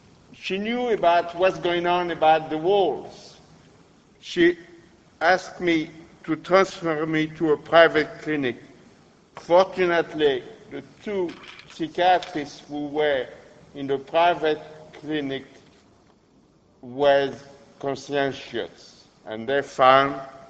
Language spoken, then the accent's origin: English; Boulogne-Billancourt, Île-de-France, France; born there; English is a second language; I was born in near Paris, Boulogne-sur-Seine, I'm back living there, and I also lived overseas in different locations in France.